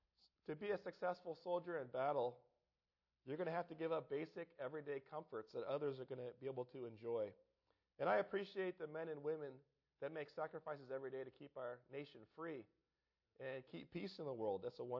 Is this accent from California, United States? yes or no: yes; California, United States; When I grew up in California, we lived outside of a Navy base, and we lived outside. Our church was actually in Alameda, California, which was a big naval base.